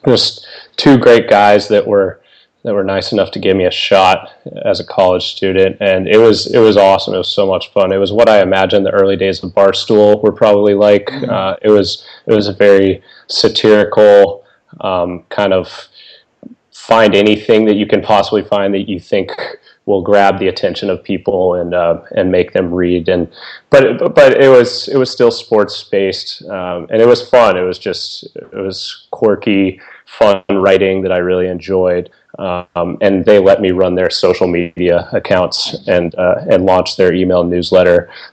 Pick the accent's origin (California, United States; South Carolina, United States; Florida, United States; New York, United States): Florida, United States; I'm born and raised in Florida. I went to the University of Florida for undergrad, go Gators.